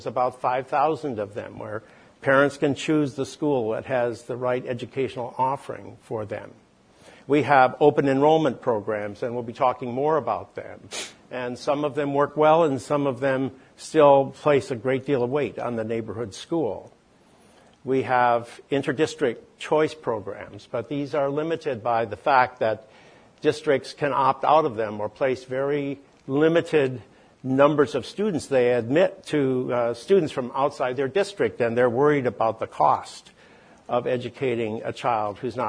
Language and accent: English; Wellesley, Massachusetts, United States; or Scarsdale, New York, or my hometown of Wellesley, Massachusetts.